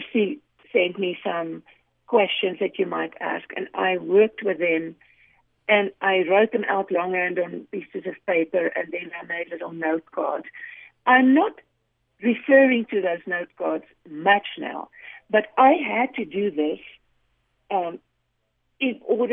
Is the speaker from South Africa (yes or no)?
yes; South Africa; moved away as an adult; my husband and I emigrated from South Africa when we were in our mid-30s. And you know, growing up in a country and being with a community who loves you and so on